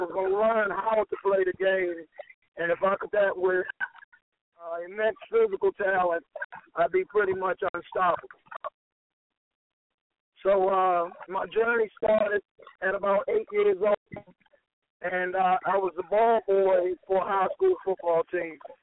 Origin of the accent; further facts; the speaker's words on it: Baltimore, Maryland, United States; I'm from Baltimore, Maryland, and I started the game really, really young.